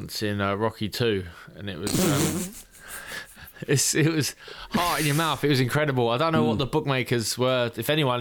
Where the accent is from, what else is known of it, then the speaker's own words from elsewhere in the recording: Barcelona, Catalonia, Spain; I'm from Barcelona.